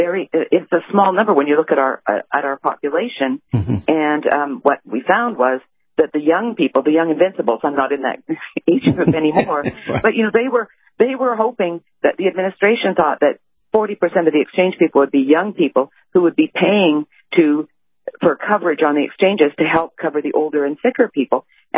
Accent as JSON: {"language": "English", "country": "Canada", "said": "I'm Canadian. I grew up under single payer."}